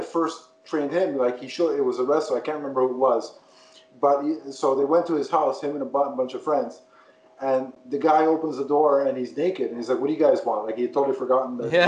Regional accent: Canada; I'm Canadian

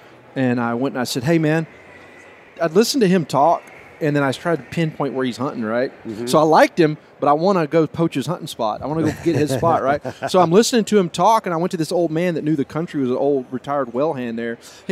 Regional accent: Texas, United States; And being a Texan

